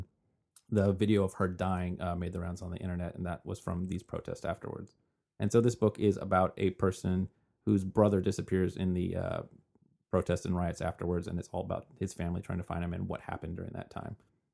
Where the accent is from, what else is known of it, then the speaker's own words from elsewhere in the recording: United States; I'm an American.